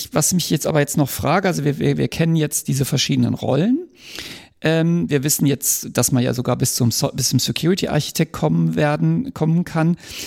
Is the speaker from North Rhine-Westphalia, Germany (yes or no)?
yes; North Rhine-Westphalia, Germany; Also ich komme aus dem Ruhrgebiet